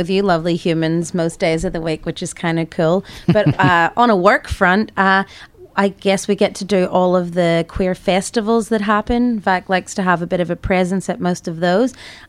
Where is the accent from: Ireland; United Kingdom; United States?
Ireland; accent: Irish; No, it's not Canada. My accent's from Ireland.